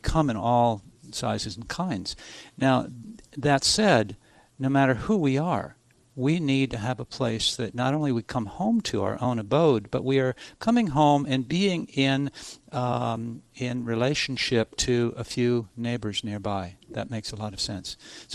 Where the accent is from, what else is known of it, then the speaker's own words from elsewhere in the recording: Minnesota, United States; And I think in this climate and the climate that I grew up in Minnesota, you know, we want the cars closer to our house.